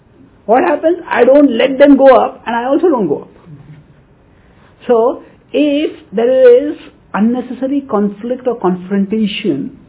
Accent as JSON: {"language": "English", "country": "India", "lives_now": "United States", "said": "Now I come from India, and whenever I drive a car, or whenever I go with somebody else in a car, I always, when I come from India to America, go from America to India"}